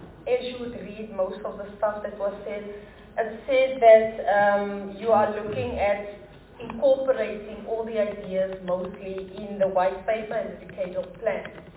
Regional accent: Eastern Cape, South Africa; I'm from the Eastern Cape

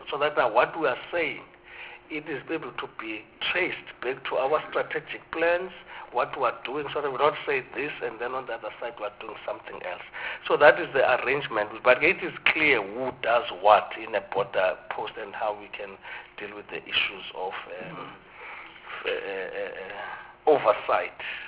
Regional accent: South Africa; I'm a South African, but my chief is on that other side.

